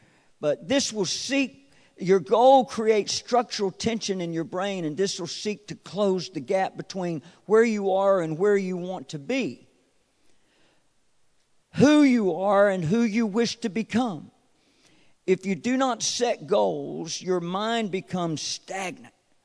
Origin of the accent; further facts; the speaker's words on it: North Carolina, United States; I know how you think. I'm from North Carolina. I can get by with this.